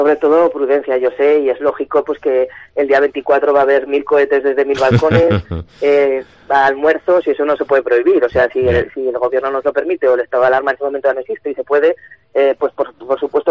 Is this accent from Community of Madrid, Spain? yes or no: no; Tudela, Navarre, Spain; somos tudelanos, navarros y españoles